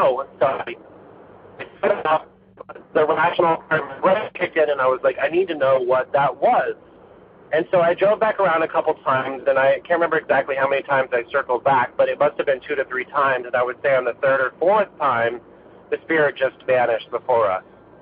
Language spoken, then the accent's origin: English; Marietta, Georgia, United States; I'm from Atlanta, Georgia, from the suburbs of Atlanta, from a small town called Marietta. Live very close to Kennesaw Mountain